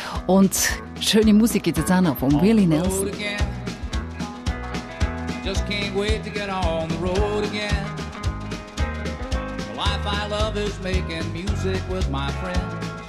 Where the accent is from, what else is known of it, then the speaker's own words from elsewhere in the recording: Switzerland; Das sind die zwei häufigsten Vornamen bei uns in der Schweiz.